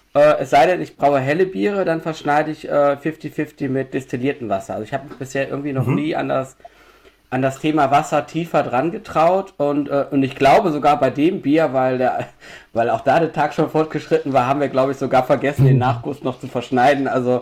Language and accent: German; Düsseldorf, North Rhine-Westphalia, Germany; Ich bin 46 Jahre alt, ich komme aus Düsseldorf.